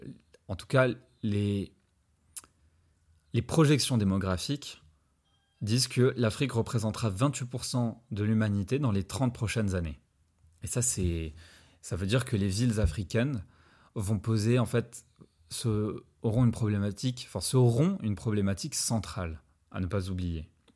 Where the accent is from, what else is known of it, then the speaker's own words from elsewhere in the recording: Morocco; Pour ceux qui ne le savent pas, je suis marocain.